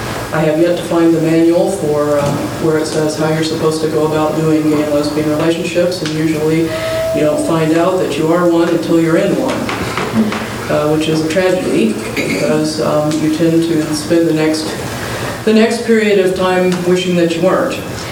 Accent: Texas, United States; now in Minnesota, United States; Yes, I am from Texas, and a transplant to Minnesota.

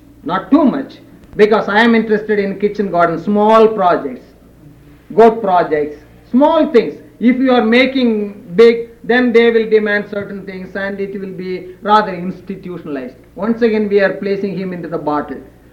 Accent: India; As an Indian, I am viewing it democracy, it is quite different.

